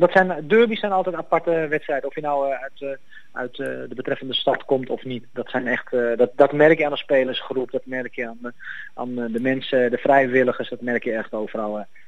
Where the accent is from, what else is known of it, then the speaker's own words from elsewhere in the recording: Utrecht, Netherlands; Ik kom uit zelfs uit Utrecht, dus alle clubs komen uit Utrecht.